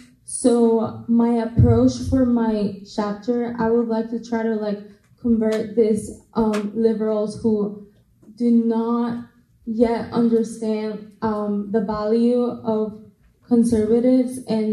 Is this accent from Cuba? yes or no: yes; Cuba; now in United States; I'm from Cuba.